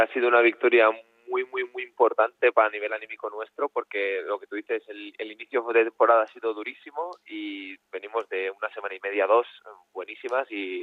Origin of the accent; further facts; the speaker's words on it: Valencian Community, Spain; Soy jugador valenciano de la vinguda del CIR, como me gusta decir a mí